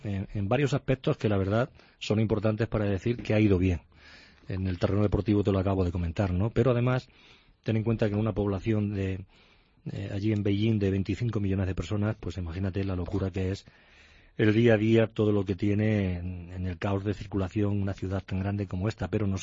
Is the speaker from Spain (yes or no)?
yes; Jaén, Andalusia, Spain; un poco de aceite de mi tierra para darle